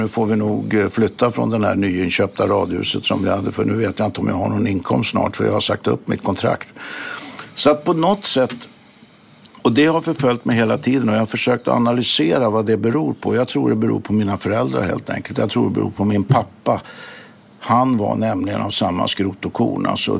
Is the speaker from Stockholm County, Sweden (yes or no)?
yes; Stockholm, Stockholm County, Sweden; på Söder i Stockholm där jag växte upp.